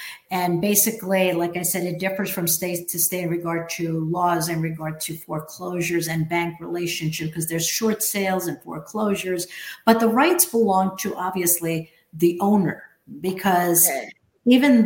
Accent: New York, United States; I don't want to comment because I'm from New York, you're in Florida, every state is different

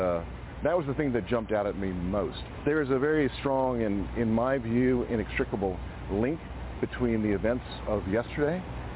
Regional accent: Texas, United States; I'm a Texan, I own guns, and I'm a hunter.

